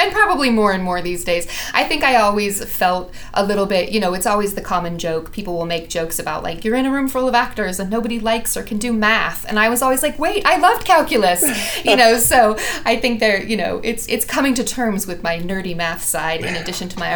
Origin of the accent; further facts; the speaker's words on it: California, United States; I grew up in California.